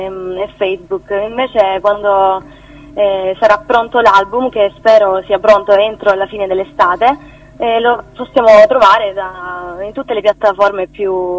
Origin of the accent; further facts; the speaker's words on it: Brindisi, Apulia, Italy; born there; Sono nata a Brindisi, ho 24 anni.